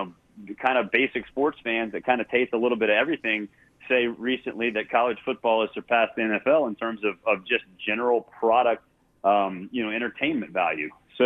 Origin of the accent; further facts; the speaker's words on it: Atlanta, Georgia, United States; One, I grew up in Atlanta. I've been to Athens quite a bit.